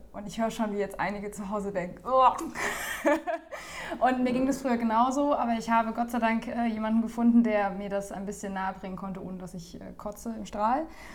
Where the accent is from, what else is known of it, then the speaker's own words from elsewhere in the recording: Mainz, Rhineland-Palatinate, Germany; wir kommen beide aus Mainz